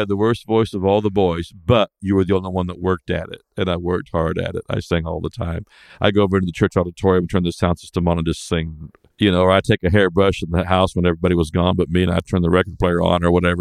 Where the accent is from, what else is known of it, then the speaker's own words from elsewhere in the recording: Springfield, United States; born there; 59, I was born in Springfield. It was called Birch Hospital at the time.